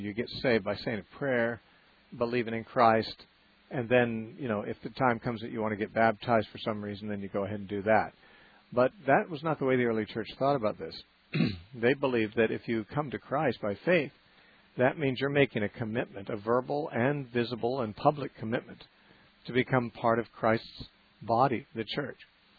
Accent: Santa Cruz, California, United States; Our next caller is Donna, calling from Santa Cruz, California, my hometown.

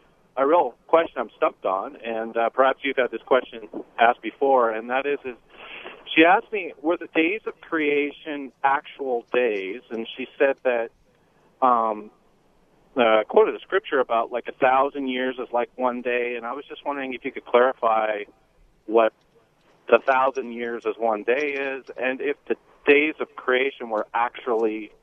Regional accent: Albany, Oregon, United States; from Albany, but I drive truck for a living. So if you hear … from different points in Oregon, it could be him.

